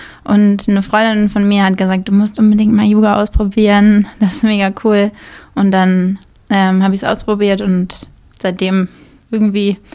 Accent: Syke, Lower Saxony, Germany; ich bin in Sieke aufgewachsen, da auch zur Schule gegangen und habe so noch nie in Bremen gewohnt. Also seit einem Jahr wohne ich jetzt hier, seit März 2019.

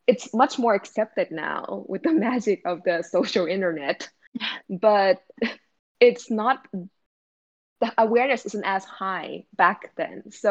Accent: Bangkok, Thailand; moved away as an adult; now in United States; completely foreign to me until I arrived in the United States for college. Like I grew up in Thailand, I grew up in Bangkok

